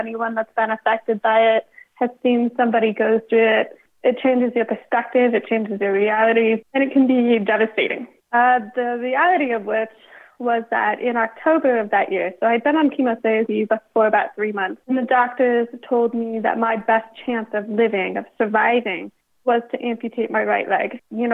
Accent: Salt Lake City, Utah, United States; in 2002, when the Olympics came to my hometown of Salt Lake City, Utah

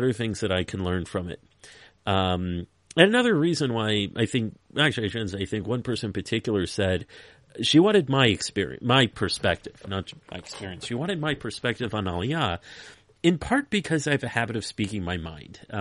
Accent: New York, United States; You know, I'm from New York.

